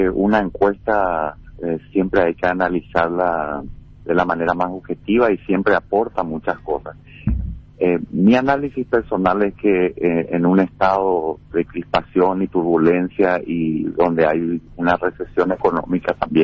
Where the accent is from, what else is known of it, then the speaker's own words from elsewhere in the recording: Paraguay; como ciudadano paraguayo